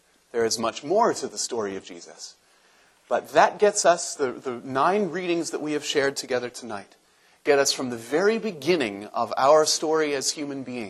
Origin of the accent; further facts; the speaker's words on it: Anderson, Indiana, United States; When I grew up as a child in Anderson, Indiana, my hometown, there was a tradition around Christmas time.